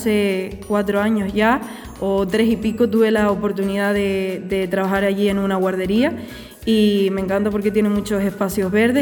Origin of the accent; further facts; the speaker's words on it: Los Realejos, Canary Islands, Spain; born there; Bueno, pues yo nací en Los Realejos, en un pueblo cerca de La Brotava, el pueblo vecino. En La Cruz Santa concretamente, y es un pueblo muy característico, nos llevamos muy bien todos porque es pequeño